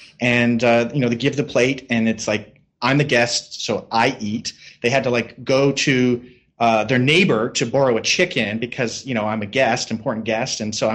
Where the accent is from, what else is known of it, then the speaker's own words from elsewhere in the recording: Canada; I'm Canadian.